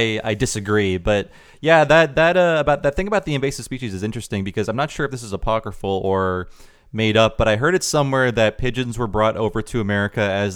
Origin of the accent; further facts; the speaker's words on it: Chicago, Illinois, United States; Oh, and if you didn't notice, I'm from Chicago, and Bozo showing up on WGN is something I remembered